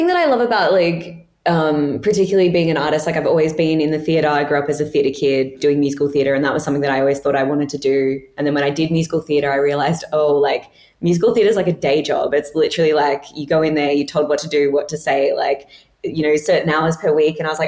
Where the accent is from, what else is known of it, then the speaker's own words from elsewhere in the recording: Australia; moved away as an adult; now in Berlin, Germany; So basically I was born in Australia. I have lived there all of my life. And then, but I'm also half Italian. So I have a very like European kind of upbringing. So I moved to Berlin. I moved to Berlin about 7 years ago